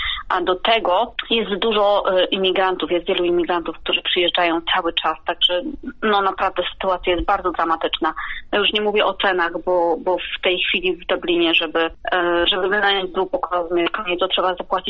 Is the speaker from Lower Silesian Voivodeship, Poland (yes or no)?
yes; Wałbrzych, Lower Silesian Voivodeship, Poland; moved away as an adult; now in Ireland; Ja jestem Wałbrzyszanką i pochodzę z Wałbrzycha. Tam spędziłam pierwsze lata. Wyjechałam mając lat 26. Jestem w Irlandii już ponad 17 lat.